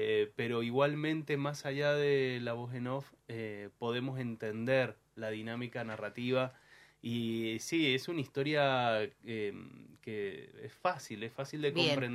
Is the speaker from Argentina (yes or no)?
yes; Mendoza, Argentina; yo soy de acá, de Mendoza, de Pájaro Negro